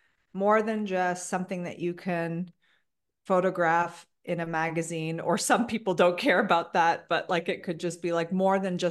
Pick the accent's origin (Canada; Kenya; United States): Canada; I was born and raised in Canada.